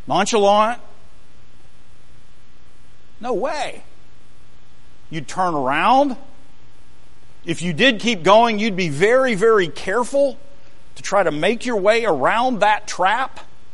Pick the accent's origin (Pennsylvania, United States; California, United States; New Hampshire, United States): Pennsylvania, United States; I'm sorry, I'm from Western Pennsylvania. I'm a Steelers fan.